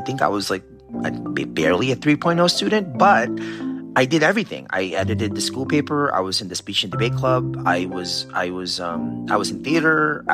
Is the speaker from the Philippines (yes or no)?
yes; Philippines; moved away; But again, I'm Filipino. Everybody's an uncle.